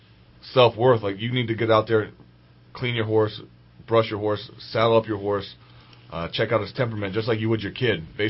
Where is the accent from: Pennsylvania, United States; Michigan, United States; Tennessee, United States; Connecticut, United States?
Pennsylvania, United States; Philadelphia; I'm from South Philly, never saw one.